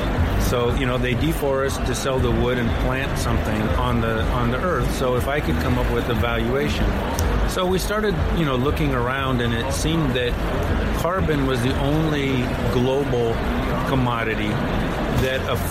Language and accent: English; Papua New Guinea; I grew up in Papua New Guinea. I grew up sort of deep in the rainforest